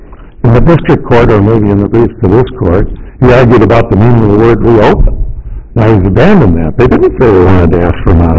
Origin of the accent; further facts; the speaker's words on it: Chicago, Illinois, United States; now in Madison, United States; Things change. I'm from Chicago. I moved to Madison, and I watch my children and grandchildren grow up as Packer fans.